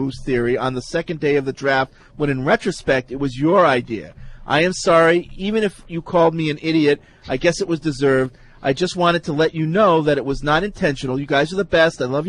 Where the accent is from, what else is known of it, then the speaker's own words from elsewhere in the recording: Phoenix, Arizona, United States; also born or lived in Marblehead; I was born in Marblehead, but have lived in Phoenix for most of my life and now go to the University of Arizona.